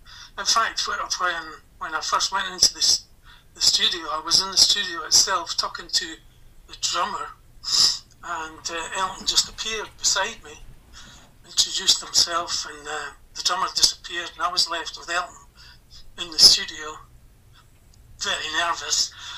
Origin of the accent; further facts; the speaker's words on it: Scotland, United Kingdom; You know, I'm a Scotsman. And she was just a typical English rose to me.